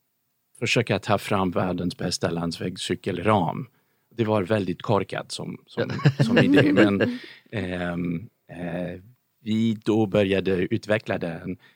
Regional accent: Chicago, Illinois, United States; Swedish is a second language; now in Sweden; Jag måste be om ursäkt, jag är amerikan så det är därför att jag låter så där.

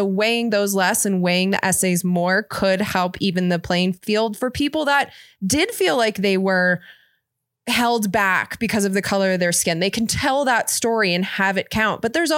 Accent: Irvine, California, United States; Like, I grew up in Irvine, California

